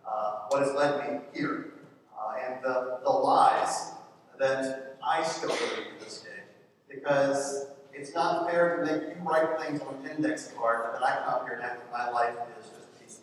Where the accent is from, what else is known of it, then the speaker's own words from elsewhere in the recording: Virginia, United States; She came from a family in Appalachia, in Virginia. I'm originally from Virginia.